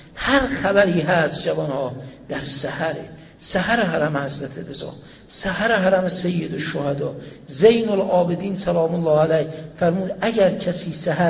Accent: Zanjan Province, Iran; من زنجانی هستم، ایرانی هستم

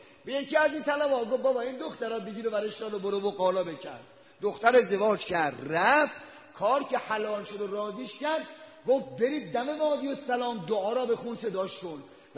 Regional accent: Isfahan, Iran; این آقا اصفهان، شهر خودمون اصفهان، تو سب جماعت نشسته بودیم

